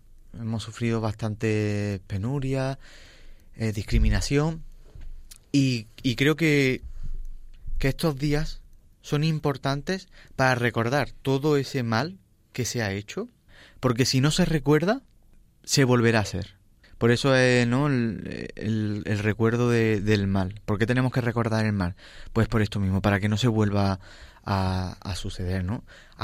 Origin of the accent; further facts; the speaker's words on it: La Carlota, Andalusia, Spain; also born or lived in Málaga; now in Catalonia, Spain; Jo soy de Córdoba, d'un pueblecito que se llama La Carlota. Y lo que pasa es que también estuve viviendo en Málaga, entonces también me considero malagueño. Y por qué no, también me considero catalán.